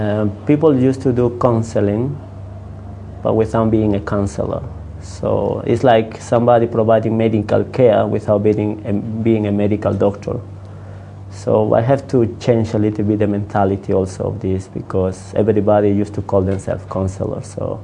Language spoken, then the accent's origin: English; Peru; moved away; also born or lived in Russia; I am from Peru, but I spent more than 22 years in Russia because my father was a member of the Communist Party. So I was educated in Russia.